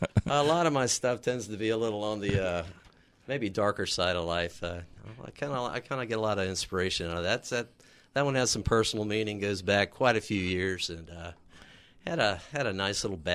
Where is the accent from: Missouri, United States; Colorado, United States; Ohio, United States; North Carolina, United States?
North Carolina, United States; Goldsboro; born there; also born or lived in Austin, Texas; Was born in Goldsboro, North Carolina, mm-hmm. and my dad was in the Air Force. He went DOD. We moved to Austin, Texas for 2 years.